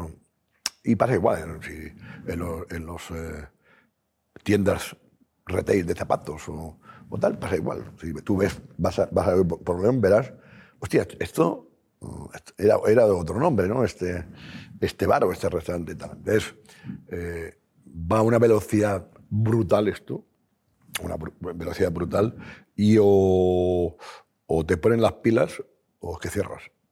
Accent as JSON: {"language": "Spanish", "country": "Japan", "said": "Yo vengo de Japón y en Japón pasa lo mismo."}